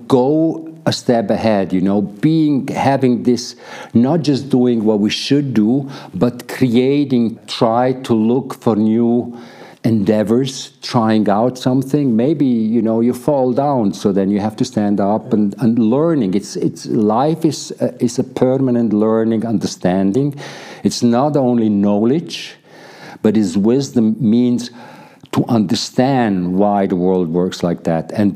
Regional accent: Switzerland; born there; English is a second language; it's not my fault that I was born in Switzerland, you know.

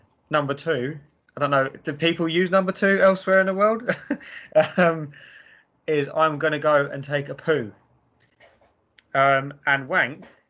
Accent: England, United Kingdom; But for me, obviously being English, levels above, you know, even watching American stuff

